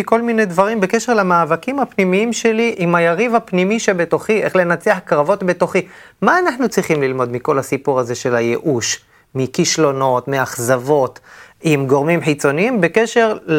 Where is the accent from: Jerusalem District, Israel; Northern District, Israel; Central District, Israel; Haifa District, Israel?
Central District, Israel; Elyashiv; בעמק הפר, אני ממושב אלישיב